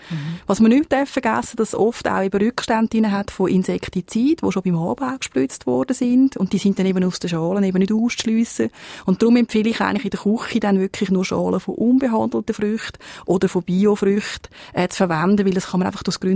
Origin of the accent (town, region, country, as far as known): Switzerland